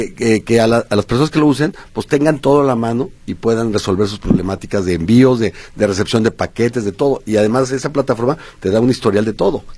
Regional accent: Mexico; de por sí somos flojitos los mexicanos

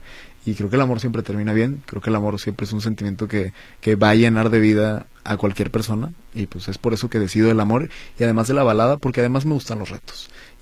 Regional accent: Monterrey, Nuevo León, Mexico; Ya lo presentamos en la ciudad de Monterrey, que es de donde vengo.

